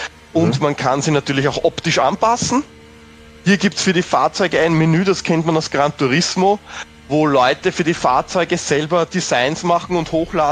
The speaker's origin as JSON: {"language": "German", "country": "Austria", "said": "als Österreicher"}